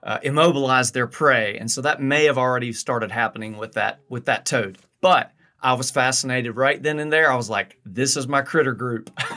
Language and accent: English; Raleigh, North Carolina, United States; I grew up in Raleigh.